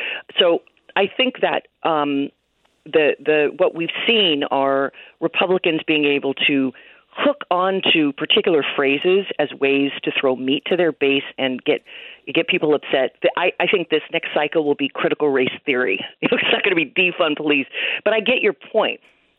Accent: Oakland, California, United States; In my hometown of Oakland just last week, the city council voted to move $18 million from law enforcement

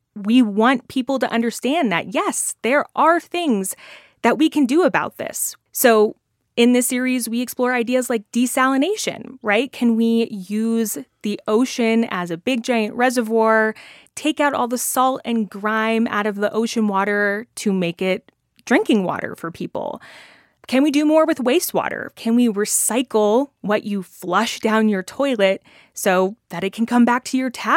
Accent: Colorado, United States; rushing down the mountains here in my home state of Colorado.

